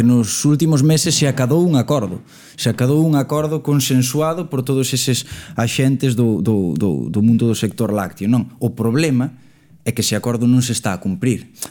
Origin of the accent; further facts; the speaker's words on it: Vilalba, Galicia, Spain; eu veño de Vilalba, veño da Chaira